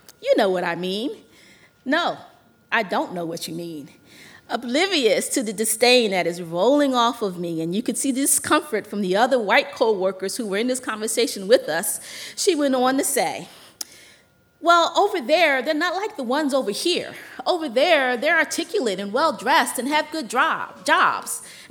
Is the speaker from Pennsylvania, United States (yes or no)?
yes; Philadelphia, Pennsylvania, United States; I'm from Philly. I can handle rough.